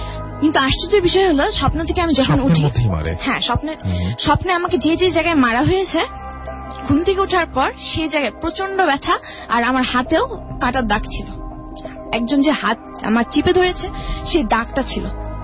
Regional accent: Savar, Dhaka Division, Bangladesh; আমি সাভার থেকে আসছি।

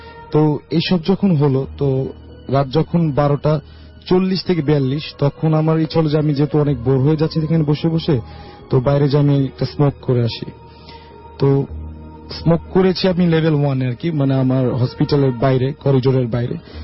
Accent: Sirajganj, Rajshahi Division, Bangladesh; now in Dhaka, Bangladesh; তো আমি যেহেতু ঢাকায় থাকতাম, আমার এই ঘটনাটি ঘটেছিল আমার দেশের বাড়ি সিরাজগঞ্জে আর কি।

